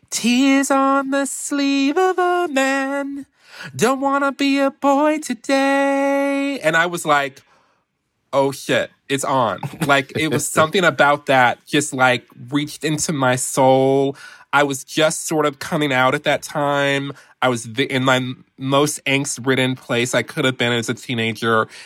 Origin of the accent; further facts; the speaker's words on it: Detroit, Michigan, United States; So, you know, as I mentioned before, I'm from Detroit, and I actually came of age in the mid to late 90s as a gay teenager